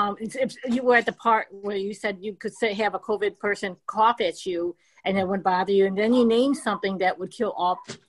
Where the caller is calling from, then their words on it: Michigan, United States; from Michigan